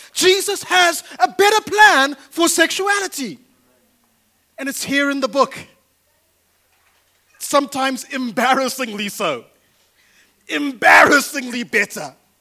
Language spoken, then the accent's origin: English; Zimbabwe; I come from Zimbabwe